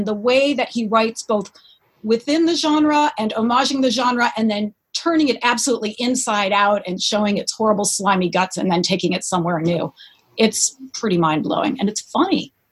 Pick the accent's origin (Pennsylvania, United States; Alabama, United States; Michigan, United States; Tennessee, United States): Michigan, United States; Detroit; the, science fiction that made sense of my life growing up in Detroit